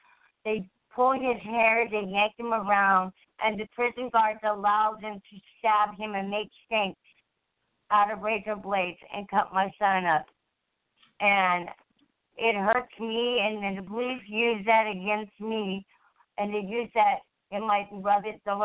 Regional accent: United States; I'm not afraid to speak my mind and forth and stand for of my rights as a American woman of this country

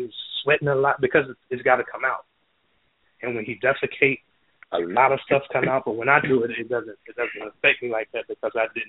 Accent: Florida, United States; See, I grew up in Florida, and we used to go hunting.

